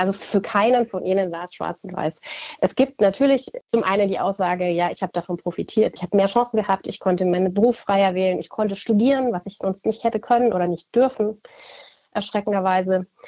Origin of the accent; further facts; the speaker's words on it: Munich, Bavaria, Germany; Ich bin in München aufgewachsen oder bei München, habe auch in München studiert. Und dadurch natürlich einfach einen sehr typisch westdeutschen Blick.